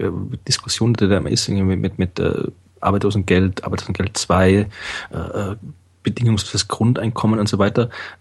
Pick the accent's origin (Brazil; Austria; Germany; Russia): Austria; dass ich jetzt als Österreicher kriege ich das gar nicht